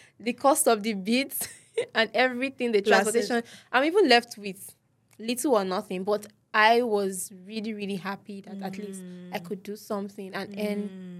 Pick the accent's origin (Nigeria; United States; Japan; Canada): Nigeria; Warri, Delta; Yeah, so I'm originally from Delta State.